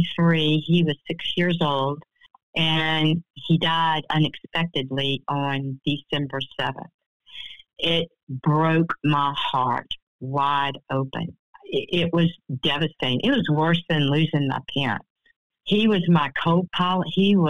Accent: Atlanta, Georgia, United States; born there; I was born in Atlanta, Georgia, in a family that had mental health issues

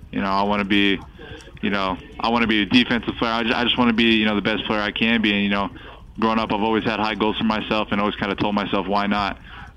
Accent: Las Vegas, Nevada, United States; Well, I mean, Las Vegas, I mean, I grew up in Vegas. That's my home, and I love it.

